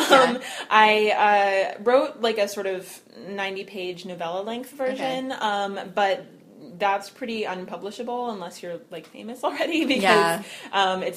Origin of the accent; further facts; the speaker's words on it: New Hampshire, United States; I grew up in New Hampshire, so we'd go out from Portsmouth Harbor in New Hampshire to the Isles of Shoals